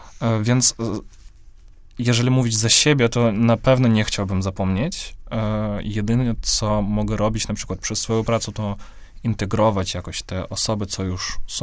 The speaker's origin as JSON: {"language": "Polish", "country": "Belarus", "said": "I jako Białorusin chciałbym znowu przypomnieć"}